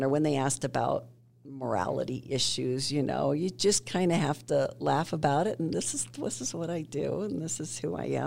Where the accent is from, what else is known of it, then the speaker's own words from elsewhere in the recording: Utah, United States; Nobody wanted to talk to me. I was from Utah. Who wins from Utah?